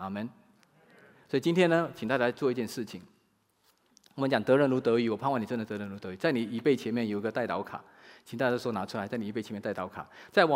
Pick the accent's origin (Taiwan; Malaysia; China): Malaysia; 我一定特地的从吉隆坡开车，开了3个多小时的车来到我的老家